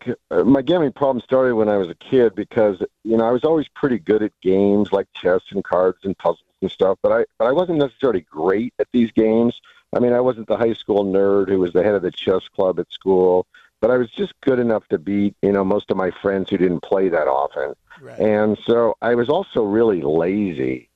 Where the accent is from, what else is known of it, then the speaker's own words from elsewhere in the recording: California, United States; I'm from San Francisco Bay Area originally, and we'd drive like 3 hours to Lake Tahoe in the winter to ski.